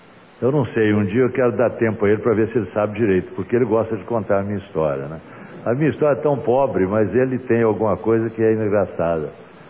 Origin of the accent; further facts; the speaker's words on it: Minas Gerais, Brazil; Como eu sou mineiro, eu tenho acompanhado de perto o trabalho dele em Vitória